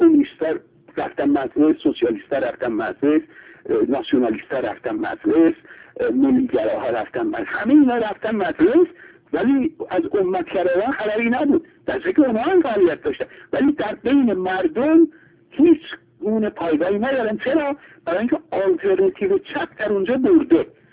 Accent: Iran; چون خب ما ایرانی هستیم باید به ایران بیشتر برسیم

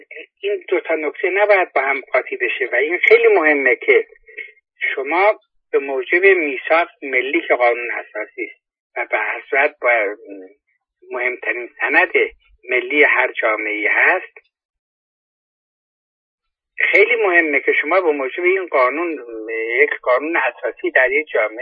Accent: Iran; یعنی ما به عنوان یک ایرانی از اینکه برده شهریار باشیم یا برده خلیفه

